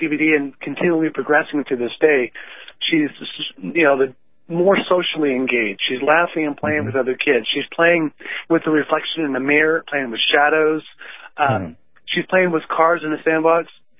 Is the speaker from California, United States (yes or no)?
yes; California, United States; now in Texas, United States; I grew up in California, but we live in Texas, and it's kind of a conservative area